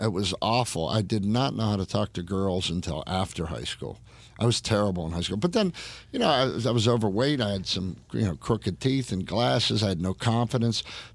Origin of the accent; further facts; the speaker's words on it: Pittsburgh, Pennsylvania, United States; I grew up in Pittsburgh.